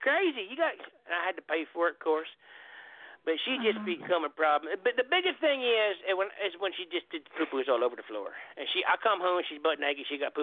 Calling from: California, Iowa, United States; Well, I'm calling from California right now. I live in California. You know what I mean? California, IA.

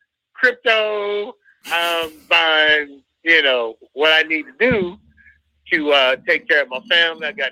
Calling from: Texas, United States; from Texas.

